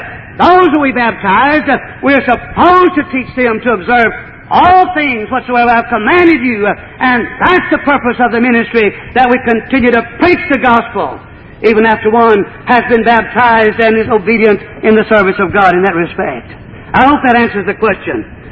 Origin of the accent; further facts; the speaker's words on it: Franklin, Tennessee, United States; I have a very good friend that at Franklin, Tennessee, my hometown.